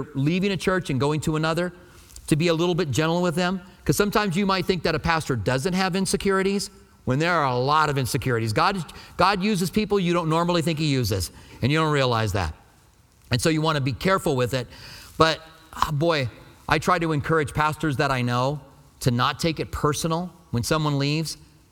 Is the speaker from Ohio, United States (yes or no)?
no; Albuquerque, New Mexico, United States; moved away as an adult; now in Tucson, United States; I grew up in Albuquerque. I'm like, I don't care if they have palm trees or not. And we came to Tucson and we began to do the study here.